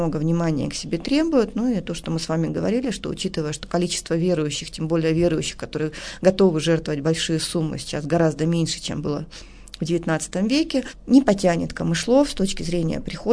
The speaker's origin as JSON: {"language": "Russian", "town": "Serov", "region": "Sverdlovsk Oblast", "country": "Russia", "tie": "born or raised there", "said": "когда я была маленькая, и вот мы ездили в родном городе, в Серове"}